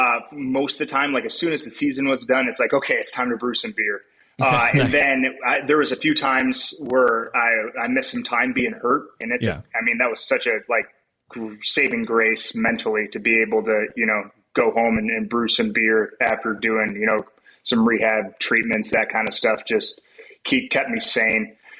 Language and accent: English; Michigan, United States; You know, growing up in West Michigan, Bell's isn't too far away.